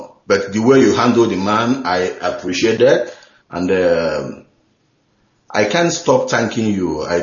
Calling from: Atlanta, Georgia, United States; Yeah, U.S., Atlanta.

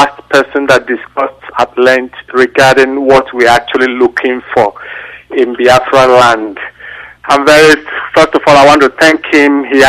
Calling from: Toronto, Ontario, Canada; I'm calling from Toronto, Canada.

